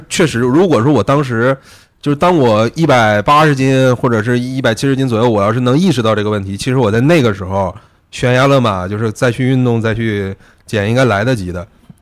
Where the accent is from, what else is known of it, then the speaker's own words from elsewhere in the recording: Northeast China, China; 因为我东北人嘛，咱们东北人就是习惯